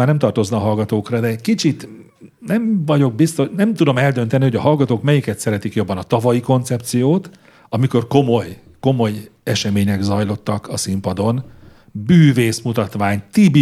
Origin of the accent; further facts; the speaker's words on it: Eger, Heves, Hungary; Én egri gyerek vagyok, én minden, de minden ősszel voltam szüretelni hétekig.